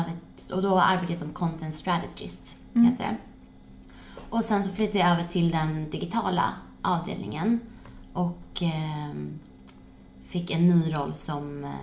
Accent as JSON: {"language": "Swedish", "country": "Sweden", "lives_now": "United Kingdom", "said": "Ja, och det kan jag alltså tycka som svensk, när du är van att det är mer jämställt mellan tjejer och killar."}